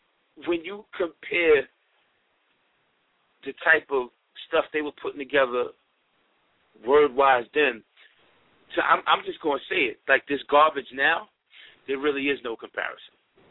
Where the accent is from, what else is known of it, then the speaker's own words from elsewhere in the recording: Queens, New York, United States; But I just mainly knew about the place that where I was coming from. You know, and that was Queens. We come from Astoria projects.